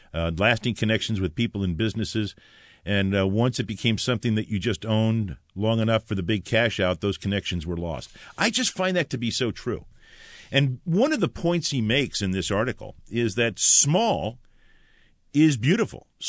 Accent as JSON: {"language": "English", "town": "Bronx", "region": "New York", "country": "United States", "tie": "born or raised there", "said": "I was born and raised in the Bronx. And I was I was raised on the absolute same street that my mom was raised in."}